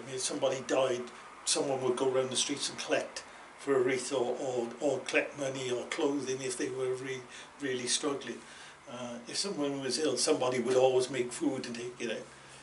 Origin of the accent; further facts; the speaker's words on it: Pill, South West England, United Kingdom; I lived in Pill, and growing up in Pill, most people would of my age would know that Pill was very much a microcosm.